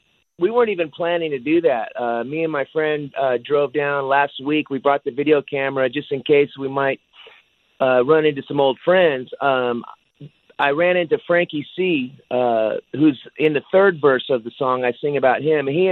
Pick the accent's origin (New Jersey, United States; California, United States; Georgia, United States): California, United States; Sacramento; Growing up in South Sacramento in the 70s, there was a lot of kids that actually...